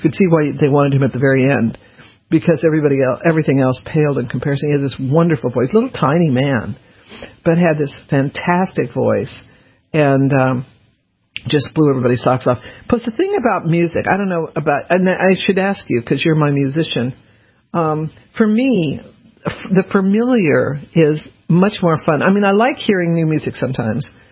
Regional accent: the South, United States; I mean, I grew up in the South. I went to school in the South

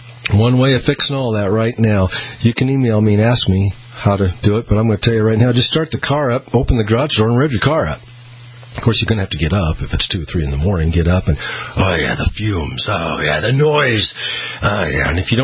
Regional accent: Boise, Idaho, United States; right here in my hometown, 670 AM 670 KBOI. I'm very proud. I started in Boise, Idaho years ago, 1995, and I'm very proud to be back home

